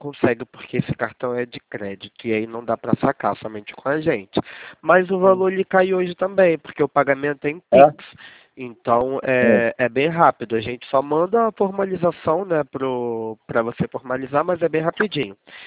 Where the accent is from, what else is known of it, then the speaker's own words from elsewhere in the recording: Rio de Janeiro, Brazil; Eu sou daí de Padre Miguel, do ladinho do senhor. Eu trabalho aqui no centro do Rio, mas moro aí em Padre Miguel, do ladinho.